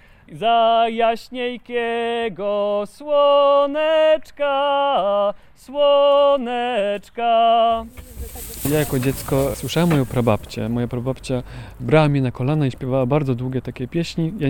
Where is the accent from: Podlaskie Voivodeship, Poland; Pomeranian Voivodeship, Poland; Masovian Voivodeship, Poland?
Masovian Voivodeship, Poland; Węgrów; tam skąd pochodzę, jest taki festiwal folklorystyczny. Biesiada węgrowska była, pochodzę z Węgrowa.